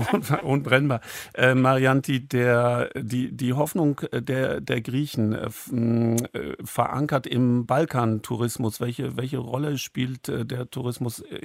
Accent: Germany; Antje, wir als Deutsche haben manchmal noch einen besonderen Blickwinkel auf das Ganze, weil in vielen von uns stecken ja noch die Erfahrungen der DDR-Zeit.

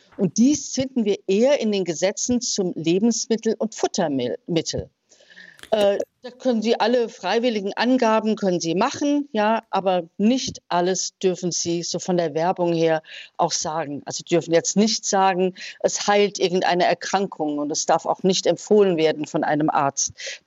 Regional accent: Netherlands; now in Germany; Aber ich komme ja aus Holland, also Jod ist da bei uns kein Thema

